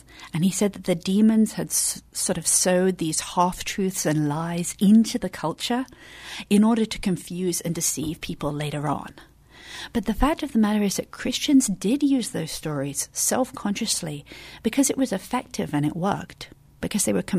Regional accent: England, United Kingdom; So I'm from England.

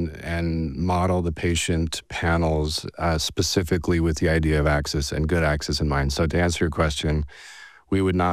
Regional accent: Salt Lake City, Utah, United States; So I'm originally from Salt Lake. I did my undergrad at the University of Utah

